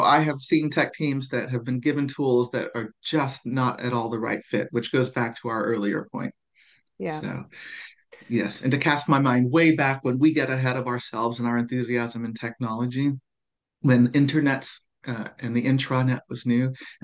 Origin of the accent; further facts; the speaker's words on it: United States; now in England; As an American who lived 20 years in England